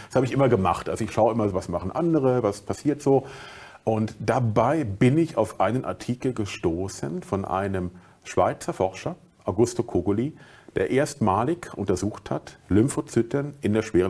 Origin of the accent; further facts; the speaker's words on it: Berlin, Germany; Ich bin in Berlin aufgewachsen, in einem Randbezirk.